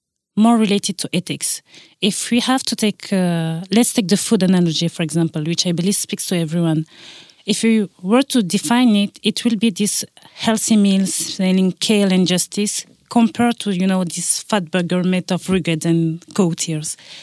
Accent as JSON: {"language": "English", "country": "France", "tie": "born or raised there", "also_born_or_lived": "Dakar, Senegal", "lives_now": "Luxembourg", "said": "as a quick introduction, I was born in Dakar and grew up in France when I also did my studies. I started my career almost 7 years ago in Luxembourg"}